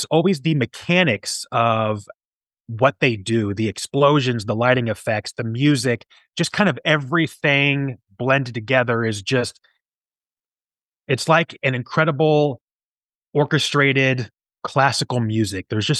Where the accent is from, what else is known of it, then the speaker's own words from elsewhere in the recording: Kansas City, United States; I grew up in Kansas City, and at the age of four, my parents began to take my brother and I.